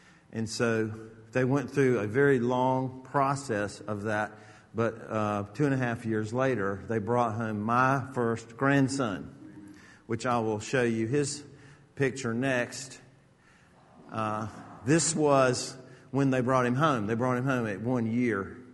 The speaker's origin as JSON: {"language": "English", "town": "Atlanta", "region": "Georgia", "country": "United States", "tie": "born or raised there", "said": "And of course, then I grew up in Atlanta. I grew up in the 70s in Atlanta."}